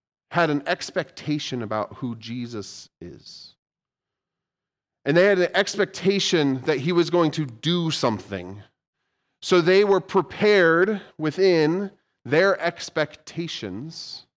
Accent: San Diego, California, United States; Like, I come from San Diego, and they don't even get this bad.

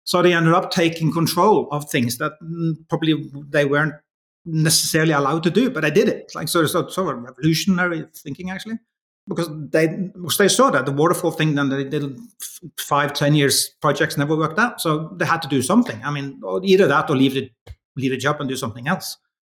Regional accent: Norway; English is a second language; it could be because I'm from Norway and democracy is really strong here

